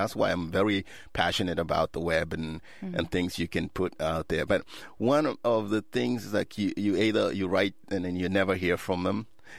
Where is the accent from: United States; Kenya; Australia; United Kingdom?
Kenya; no, I'm not. I'm from Kenya.